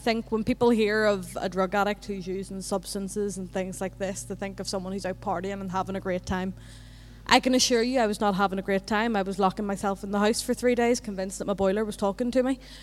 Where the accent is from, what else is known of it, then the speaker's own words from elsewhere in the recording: Belfast, Northern Ireland, United Kingdom; So as a child, I grew up in East Belfast and I had a perfect happy wee life.